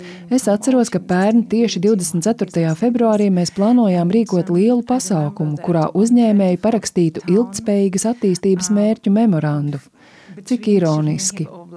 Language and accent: Latvian; Eastern Ukraine, Ukraine; Es esmu no Austrumu Ukrainas, un manai ģimenei karš sākās pirms 8 gadiem. Man nācās pārvietot savus vecākus no dzimtajām mājām, bet es pati jau ilgāku laiku dzīvoju Kīvas reģionā.